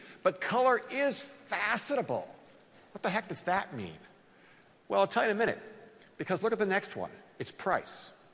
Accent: United States; Sorry, I'm an American. Sneakers. You'd say trainers, probably, right?

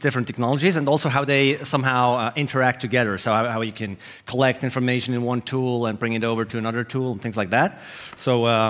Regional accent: Switzerland; I'm from Switzerland, and I've done this presentation like 10 times around the world.

